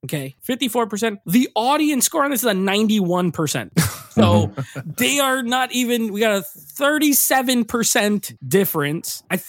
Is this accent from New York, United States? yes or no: yes; New York, United States; born there; Alex, you're in New York. I was born in New York.